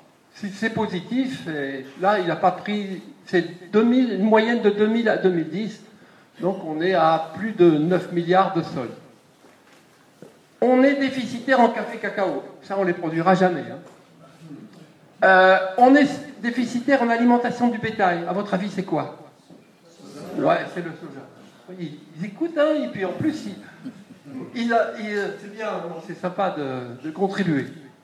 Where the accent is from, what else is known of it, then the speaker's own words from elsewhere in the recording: Pays de la Loire, France; moi, je viens d'Anjou.